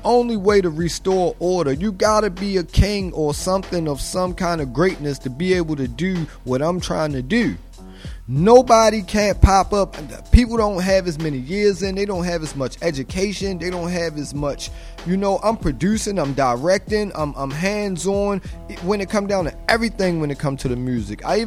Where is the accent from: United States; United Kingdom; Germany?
United States; Baltimore, Maryland; I'm from Baltimore, baby.